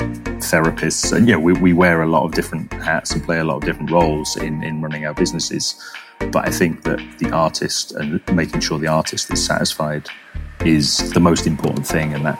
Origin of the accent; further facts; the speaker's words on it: London, United Kingdom; And, you know, from the perspective of somebody growing up in London, lots of stuff that's sort of strange and interesting and intriguing for sure.